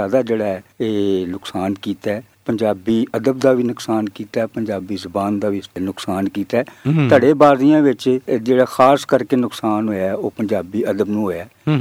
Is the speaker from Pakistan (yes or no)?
yes; Sangla Hill, Punjab, Pakistan; also born or lived in Faisalabad; ਮੇਰਾ ਇਲਾਕਾ ਜੀ ਸਾਂਗਲਾ ਹਿੱਲੇ, ਪੈਦਾਇਸ਼ ਮੇਰੀ ਫੈਸਲਾਬਾਦ ਹੋਈ, ਉਹ ਮੈਂ ਛੋਟਾ ਜਿਹਾ ਸਾਂ ਤੇ ਅਸੀਂ ਸਾਂਗਲਾ ਹੀ ਲਾ ਗਏ ਔਰ ਹਲੇ ਤੱਕ ਸਾਂਗਲਾ ਹੀ ਰਹਿਣ ਲਈ।